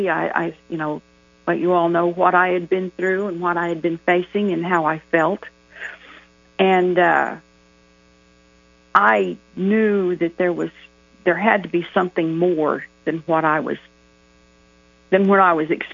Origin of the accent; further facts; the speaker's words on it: Carlsbad, New Mexico, United States; born there; Well, I was born in July of 1951 in Carlsbad, New Mexico.